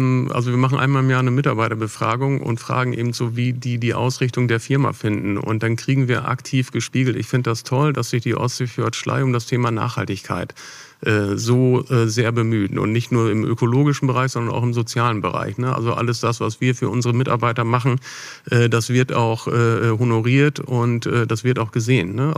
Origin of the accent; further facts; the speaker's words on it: Lower Saxony, Germany; ich bin im Emsland aufgewachsen, ist durchaus vergleichbar, ländlicher Raum.